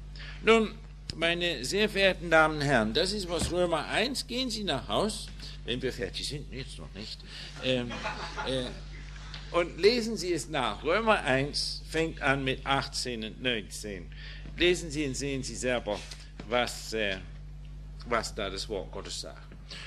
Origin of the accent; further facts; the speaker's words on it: England, United Kingdom; German is a second language; Wissen Sie, ich bin Engländer.